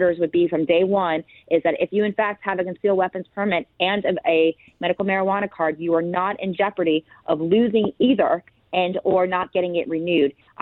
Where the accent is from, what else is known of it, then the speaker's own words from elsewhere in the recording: Florida, United States; I'm from South Florida and being the new face and the new vision of agriculture.